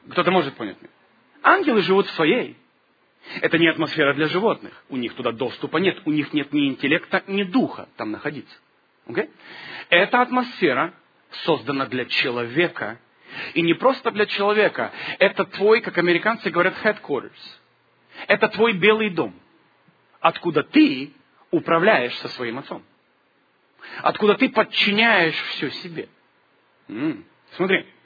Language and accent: Russian; Ukraine; born there; Я родился на Украине.